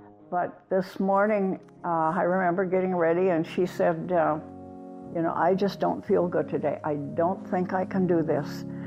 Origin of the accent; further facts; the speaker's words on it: Stockholm, Wisconsin, United States; I grew up kind of around Stockholm, and then my parents bought a farm that was very close to Maiden Rock. I always lived on the farm.